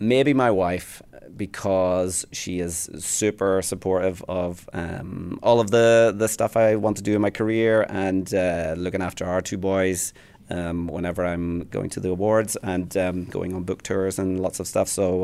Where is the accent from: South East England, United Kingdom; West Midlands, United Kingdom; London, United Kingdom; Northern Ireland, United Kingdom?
Northern Ireland, United Kingdom; Ballycastle; So where I come from, I come from Ballycastle up north.